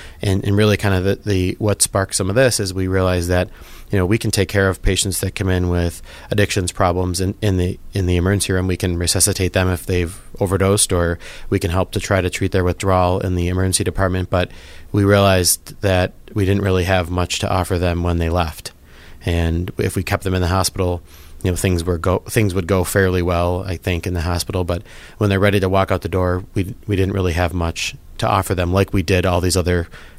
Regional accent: New York, United States; I grew up here in Western New York and trained in emergency medicine

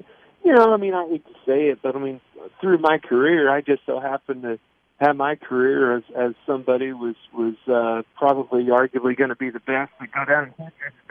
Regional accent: Kansas, United States; I mean, how I grew up around here in Kansas in the Midwest

